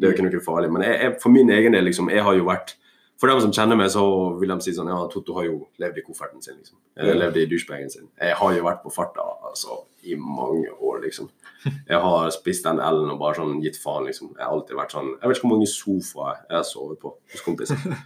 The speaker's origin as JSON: {"language": "Norwegian", "town": "Ålesund", "region": "Møre og Romsdal", "country": "Norway", "said": "tror det ligger mye i liksom barndommen min der jeg har reist veldig mye og flyttet veldig mye. Så for meg så har jeg på en måte ikke en tilknytning til en plass. Så selvfølgelig, jeg kommer fra Ålesund, og jeg elsker Ålesund"}